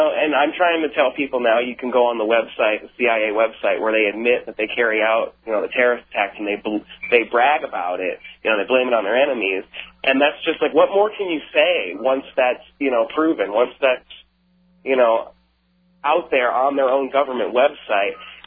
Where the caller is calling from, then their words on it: Sierra Vista, Arizona, United States; Sierra Vista, Arizona. Cochise County, Arizona.